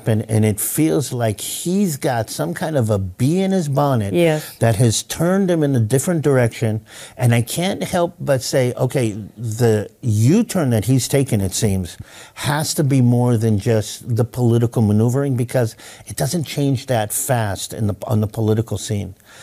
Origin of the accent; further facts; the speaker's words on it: Israel; And I'm Israeli. I come from the Middle East. I mean, I can't take too much snow.